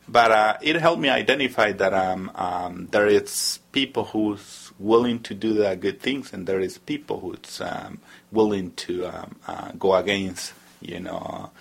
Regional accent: El Salvador; now in United States; I'm from El Salvador. Been living in U.S. for 22 years, and I'm still undocumented and unafraid.

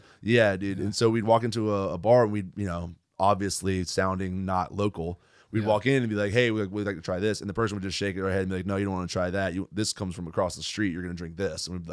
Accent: the South, United States; I mean, I grew up in the South, and so like, the blues and gospel and stuff like that.

